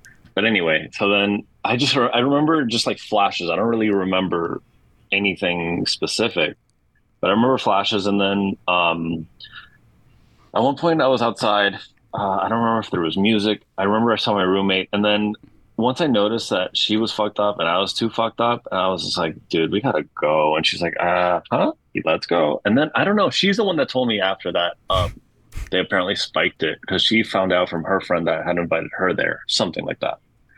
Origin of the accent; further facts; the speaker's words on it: Miami, Florida, United States; I'm from Miami originally.